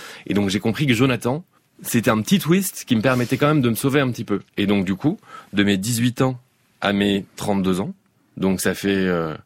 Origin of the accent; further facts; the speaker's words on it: Hauts-de-France, France; accent: Nord; Je viens du Nord, moi j'en avais aussi un originalement.